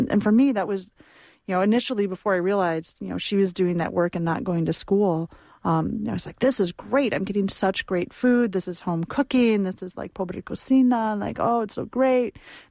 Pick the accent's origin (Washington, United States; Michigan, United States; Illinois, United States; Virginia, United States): Michigan, United States; also born or lived in California; now in New York, United States; I grew up in Michigan, which I can now say, having spent a lot of time in California, is an incredibly lush and verdant place.